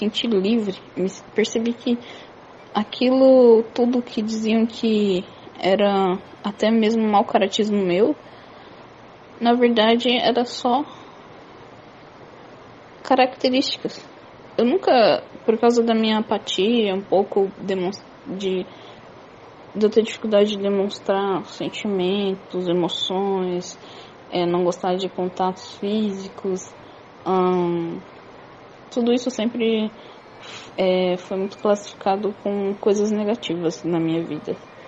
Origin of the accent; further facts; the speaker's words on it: São Paulo, Brazil; born there; tenho 31 anos, nasci em São Paulo, capital